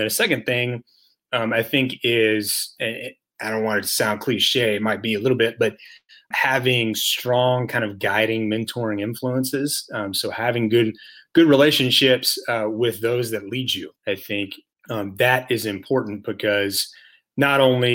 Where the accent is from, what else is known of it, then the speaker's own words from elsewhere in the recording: Southeast, United States; I grew up kind of in the Southeast and I've always kind of been on the East Coast side of things